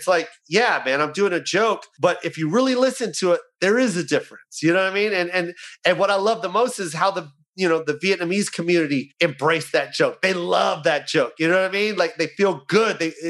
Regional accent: Philippines; But then I wore the flag on my chest to let everybody know that I was Filipino.

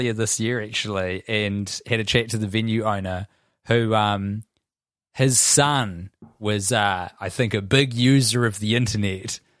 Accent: Christchurch, Canterbury, New Zealand; the whole time we've been alive, pretty much, because we grew up in Christchurch, where he's from.

